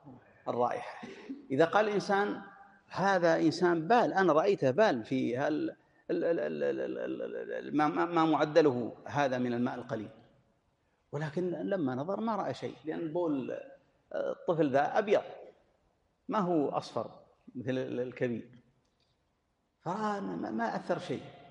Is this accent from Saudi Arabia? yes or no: yes; Najd, Saudi Arabia; إن العلماء عندنا في نجد كانوا يقدرونها بخمس قرب